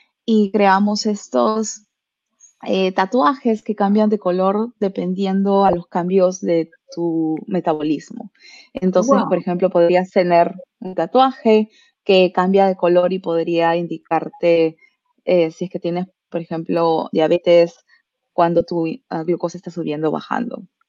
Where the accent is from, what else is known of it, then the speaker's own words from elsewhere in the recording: Lima, Peru; now in Davis, United States; Y para compartirles un poquito mi historia, yo soy de Lima, estudié en San Marcos, hice ingeniería de sistemas. Sí, somos samarquinas.